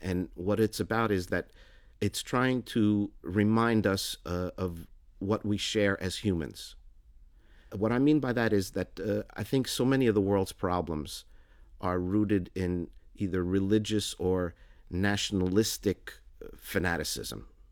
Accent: United States; had I ignored the fact that I'm from America, that would be equally dishonest.

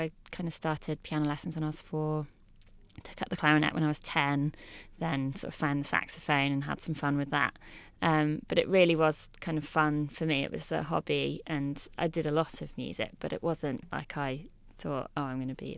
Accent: West Midlands, United Kingdom; in Shropshire, it's, you know, it's not like growing up in London where you have loads of things around you all the time.

